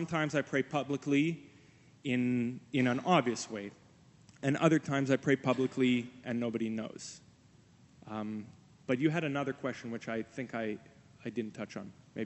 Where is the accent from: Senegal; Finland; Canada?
Canada; not thinking as a Christian, just thinking as a Canadian citizen in a secular democracy